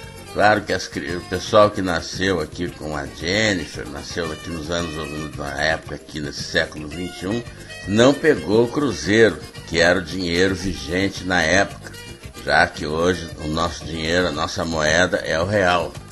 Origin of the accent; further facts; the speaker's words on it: Rio Grande do Sul, Brazil; Eu não sou baiano, sou gaúcho